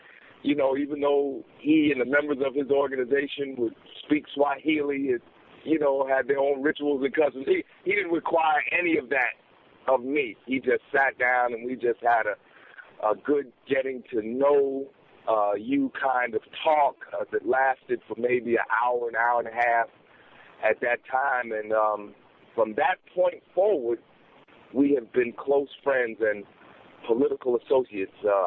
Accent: Newark, New Jersey, United States; I grew up in Newark. I grew up in the ghetto in Newark. I came off Ridgewood Avenue and came off 12th Street.

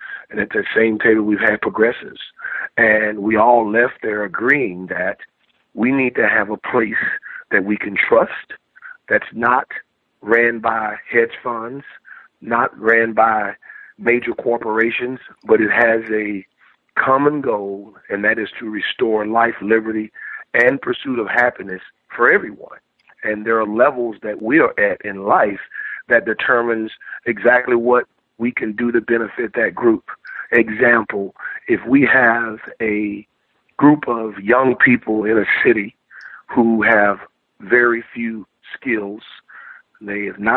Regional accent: Texas, United States; I'm from Texas. That's all we knew.

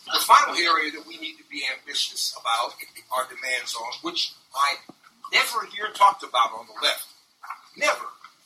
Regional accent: Chicago, Illinois, United States; Delegier, the neighborhood I grew up in Chicago, is the neighborhood where the Olympics would have been.

